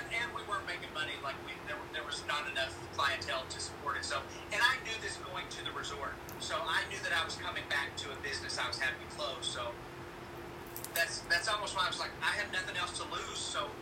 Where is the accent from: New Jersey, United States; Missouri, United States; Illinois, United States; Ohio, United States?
Missouri, United States; Kennett; where I was living in my hometown of Kennett, Missouri.